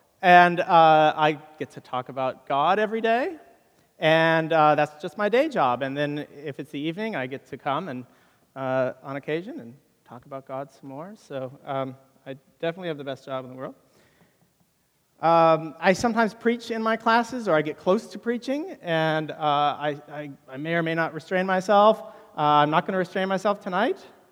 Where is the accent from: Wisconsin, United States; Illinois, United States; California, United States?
California, United States; San Diego; Not really, I'm from San Diego, and it's not really LA.